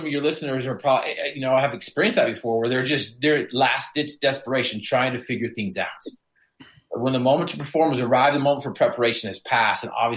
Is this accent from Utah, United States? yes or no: yes; Utah, United States; I was from Northern Utah, and we were doing that barn there.